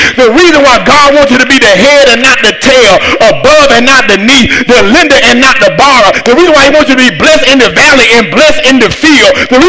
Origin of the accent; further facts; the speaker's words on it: Atlanta, Georgia, United States; I've got to go for the Falcons. I'm from Atlanta.